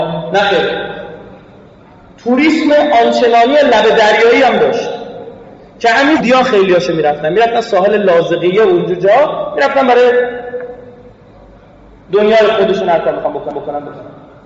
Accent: Iran; نه اینکه ما الان ایرانی هستیم

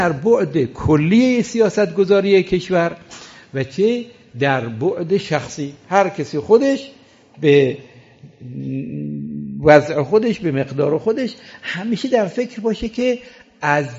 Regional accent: Iran; چون ما ایرانی هستیم،

